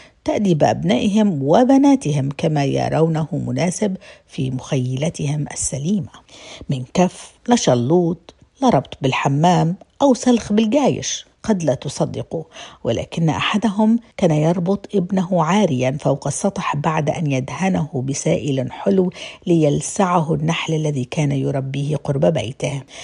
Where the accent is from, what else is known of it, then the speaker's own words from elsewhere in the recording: Jordan; لسنوات طويلة كتبت مقالات وشاركت بحملات في بلدي الأردن